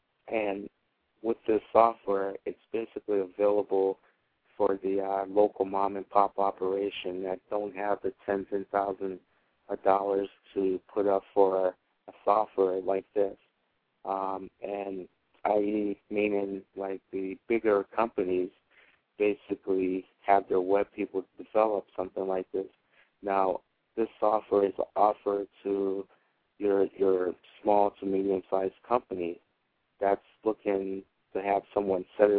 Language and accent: English; Boston, Massachusetts, United States; now in Boiling Springs, United States; And I just been living here for 2 years now. I'm actually from Boston, the city of Boston.